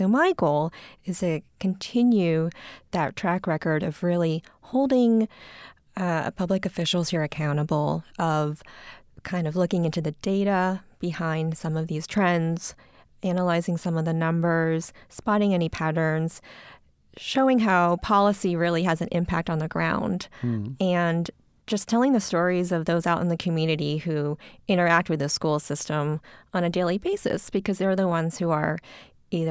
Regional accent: Washington, D.C. area, United States; I grew up actually all the way out on the East Coast. So I am a long way from, I guess, where I grew up. I grew up in the Washington, D.C. suburbs. I went to school out there.

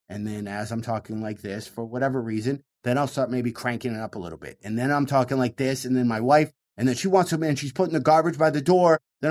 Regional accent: Michigan, United States; I'm originally from Michigan.

